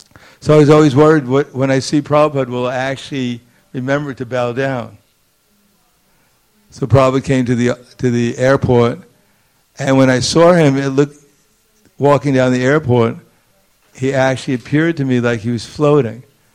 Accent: Brooklyn, New York, United States; I came from Brooklyn and you didn't bow down to anyone.

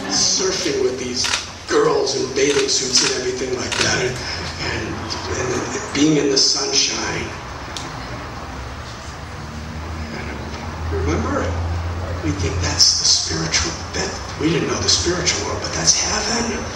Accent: Chicago, Illinois, United States; I remember when Richard and Gary and I were growing up in Chicago in the winter time, in the 50s and 60s.

